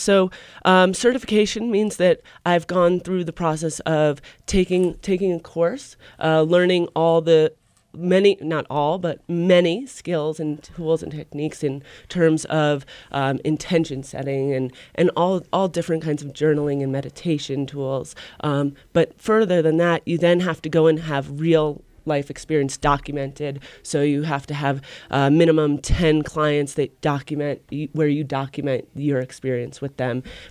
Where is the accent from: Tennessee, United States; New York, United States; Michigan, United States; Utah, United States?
New York, United States; growing up in New York, I kind of stuck out as a sore thumb.